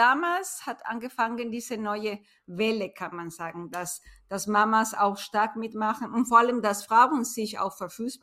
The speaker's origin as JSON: {"language": "German", "country": "Ecuador", "said": "bin die Mama vom Hannes. Und ich komme aus Ecuador."}